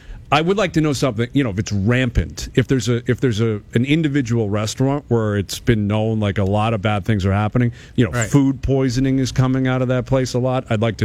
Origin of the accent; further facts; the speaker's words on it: Canada; actually, I'm Canadian.